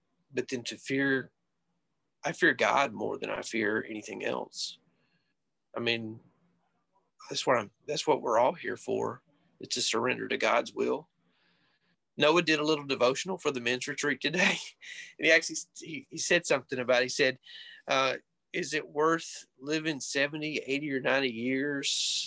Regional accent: Louisiana, United States; I'm from North Louisiana. I know that eldership.

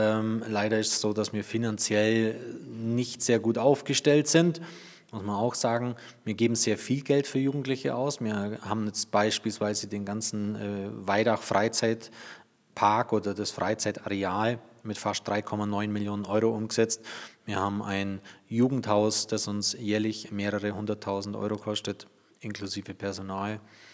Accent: Füssen, Bavaria, Germany; ich bin gebürtiger Füssner, Weißenseer, ganz genau gesagt. Bin hier aufgewachsen, zur Schule gegangen, hier meine Lehre gemacht

